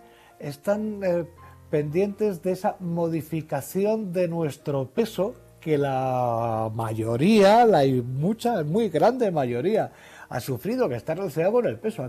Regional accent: Spain; somos españoles y hemos demostrado cuál es nuestro nivel de responsabilidad, de solidaridad

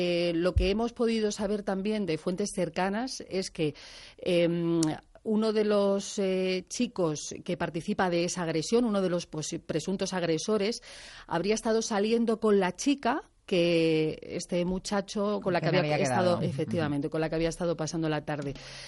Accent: San Fernando de Henares, Community of Madrid, Spain; yo soy de San Fernando de Henares

